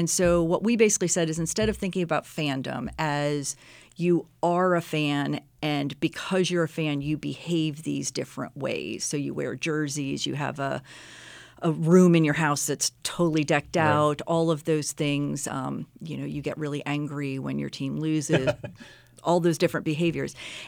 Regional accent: Pennsylvania, United States; And I grew up outside of Pittsburgh and in Steeler country, considered myself a pretty devoted fan.

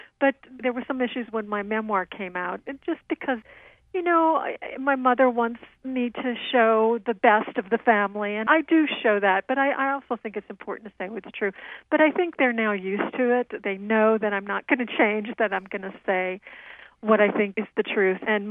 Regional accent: New Orleans, Louisiana, United States; you said I grew up in the Ninth Ward, and really it was right outside of the Ninth Ward.

